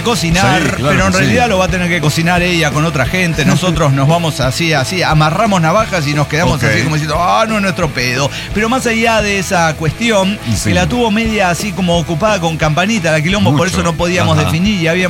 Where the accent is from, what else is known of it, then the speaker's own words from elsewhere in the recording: Mexico; Que soy mexicana